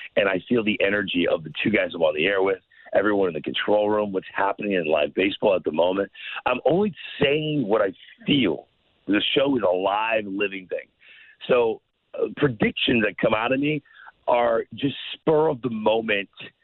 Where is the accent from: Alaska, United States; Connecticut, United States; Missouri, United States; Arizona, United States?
Missouri, United States; St. Louis; I'm from St. Louis. I grew up there.